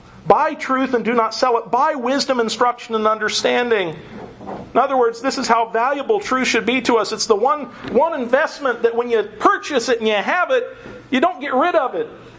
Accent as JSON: {"language": "English", "region": "Kentucky", "country": "United States", "said": "I come from Kentucky. Don't take offense. I love Kentuckians, and I am a bit of a Kentuckian."}